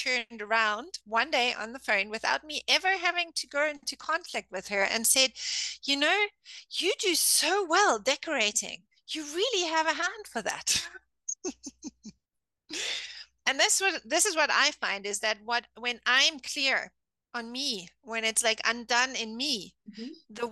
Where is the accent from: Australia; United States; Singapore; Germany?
Germany; English is a second language; because I grew up in Germany, every child had to go to kindergarten.